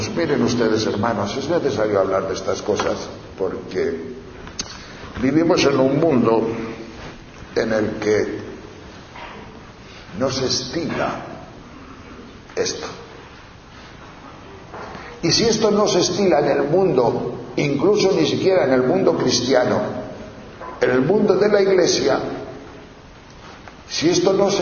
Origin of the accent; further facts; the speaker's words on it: Tejerina, Castile and León, Spain; Yo que soy de Tejerina, sí sé lo que son ortigas.